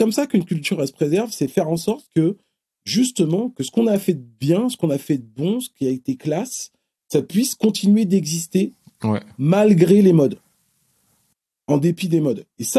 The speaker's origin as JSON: {"language": "French", "town": "Bobigny", "region": "Île-de-France", "country": "France", "said": "Moi, je venais je viens du Pont-de-Sèvres, à Bobigny. Donc je viens du 9-3. Et j'arrive dans le 9-2."}